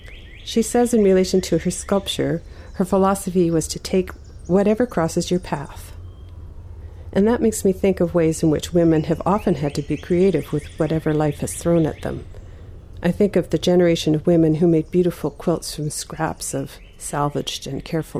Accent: Washington, District of Columbia, United States; brought me immediately back to the voices of women I remember from when I was a little girl growing up in Washington, D.C.

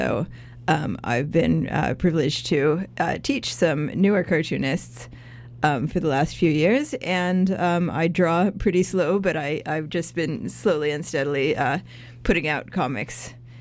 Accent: United States; now in Canada; Thank you very much for having me here. I'm also an immigrant to here. I'm originally from the States, and I've also been here since around the turn of the last century.

